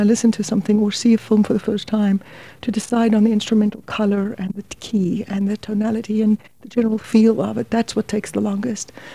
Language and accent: English; South Africa; now in United States; I'm South African, and I'm very proud of my heritage. I'm also a naturalized American citizen, and I'm incredibly patriotic. But I do have an accent